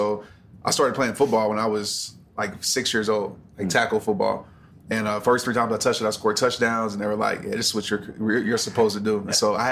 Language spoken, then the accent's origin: English; New Orleans, Louisiana, United States; also born or lived in Little Rock; So yeah, growing up, I was born in Little Rock, but I moved to New Orleans when I was like, I don't know, 3 months old. So I grew up from there to seventh grade.